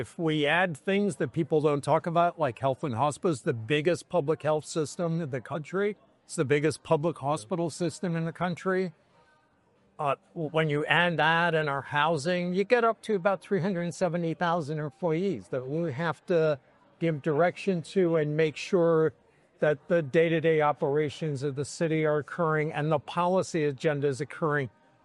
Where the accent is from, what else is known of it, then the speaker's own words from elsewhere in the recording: Syracuse, New York, United States; where I grew up in Syracuse, New York